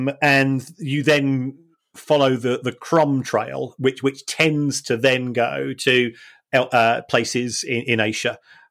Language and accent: English; Manchester, North West England, United Kingdom; I say I'm from Manchester, or, you know, I've lived in Manchester most of my life